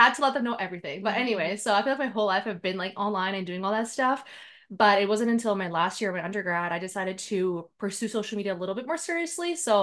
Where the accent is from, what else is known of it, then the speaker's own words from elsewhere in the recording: North Macedonia; moved away; that's like with a J because it's Macedonian. So I'm from Macedonia. I moved here 15 years ago.